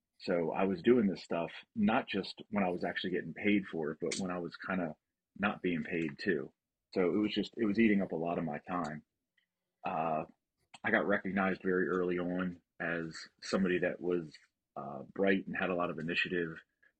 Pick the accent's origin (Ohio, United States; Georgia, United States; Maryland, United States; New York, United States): Maryland, United States; Baltimore; I grew up in Baltimore, Maryland, and I would spend a lot of time at the beach in Ocean City.